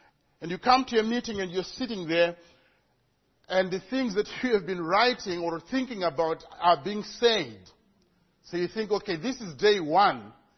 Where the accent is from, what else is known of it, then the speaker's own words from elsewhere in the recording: Zimbabwe; And maybe that's because I come from Zimbabwe. I'm an African.